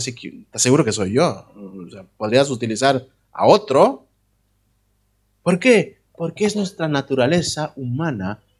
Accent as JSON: {"language": "Spanish", "town": "Madrid", "region": "Community of Madrid", "country": "Spain", "said": "Lo digo porque soy de Madrid."}